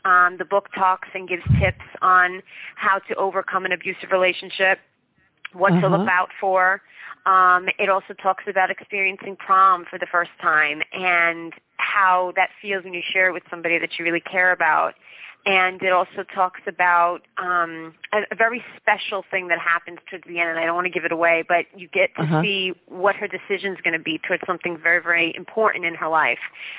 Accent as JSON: {"language": "English", "region": "New Jersey", "country": "United States", "tie": "born or raised there", "said": "I'm a true Jersey girl. I mean, I love New York City. I'm only about 20 minutes away from New York, so I have the best of both worlds. I have New Jersey and New York, but growing up in New Jersey has always been a lot of fun, and it's home."}